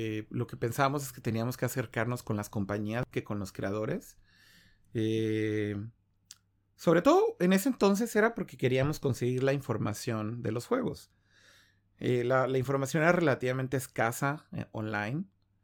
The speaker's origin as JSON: {"language": "Spanish", "country": "Mexico", "said": "venimos de México, tenemos un sitio web, somos prensa y queremos información"}